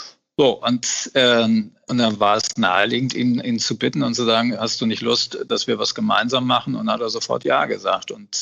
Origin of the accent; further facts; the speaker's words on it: Hamburg, Germany; als Hamburger, das haben wir beide so verstanden, wir sind Abgeordnete unserer Stadt